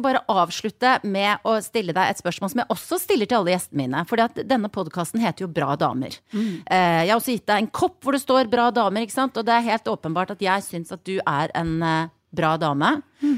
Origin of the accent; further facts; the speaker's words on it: Western Norway, Norway; Som vestlending, så synes jeg det nydelig at du har den.